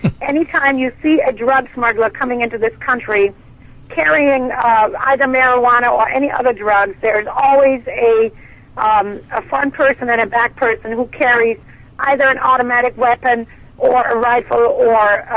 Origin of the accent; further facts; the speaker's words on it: Germany; now in United States; I became a citizen in 1999. I was born and raised in Germany